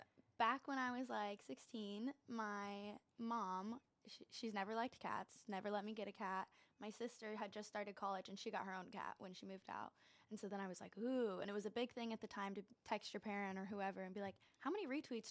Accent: Yorktown, Indiana, United States; Well, technically, I'm from Yorktown.

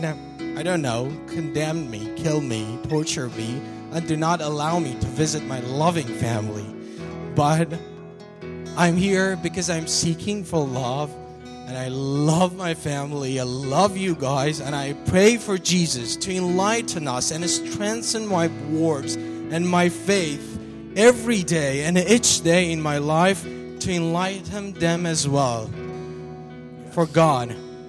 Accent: Iran; I was a barbarian from Iran. A good country with a good history, but unfortunately with a current bad government.

